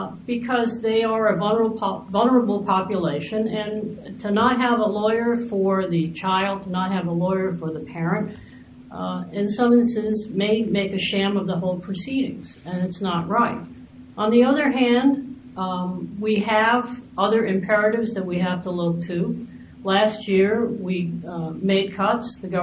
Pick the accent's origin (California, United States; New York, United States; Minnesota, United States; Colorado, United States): California, United States; San Francisco; You know, I come from San Francisco.